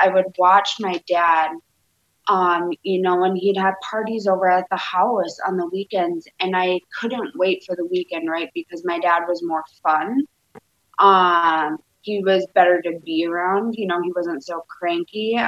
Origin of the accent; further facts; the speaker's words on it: Jamestown, North Dakota, United States; born there; I was born in North Dakota. I was born in Jamestown.